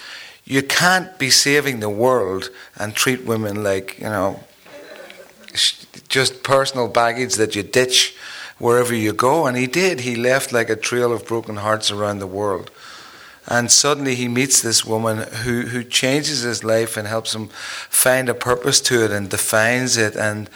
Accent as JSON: {"language": "English", "region": "Northern Ireland", "country": "United Kingdom", "said": "hi, I'm from Northern Ireland"}